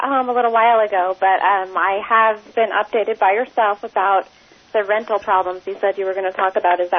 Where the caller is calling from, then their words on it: Prunedale, California, United States; I'm calling in right now from Prunedale, which is technically Salinas, California.